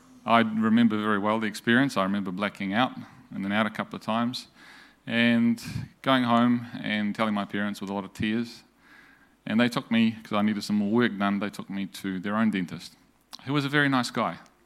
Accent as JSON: {"language": "English", "country": "Romania", "tie": "born or raised there", "said": "So I grew up in Romania"}